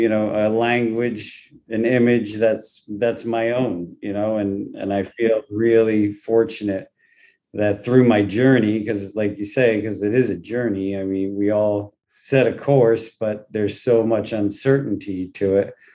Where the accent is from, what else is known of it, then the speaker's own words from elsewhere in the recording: New York, United States; Living in Manhattan, I grew up in Westchester County, and in high school, I was taking classes at School of Visual Arts for film and photography